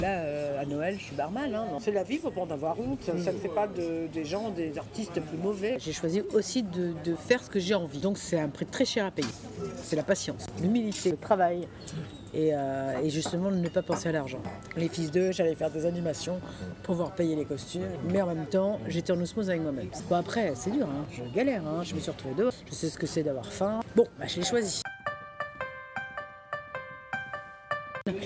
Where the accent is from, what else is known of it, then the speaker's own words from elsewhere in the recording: Brittany, France; born there; Je suis née en Bretagne, place Grosse, et j'ai été conçue rue des Vierges. Je suis d'origine algérienne par ma mère.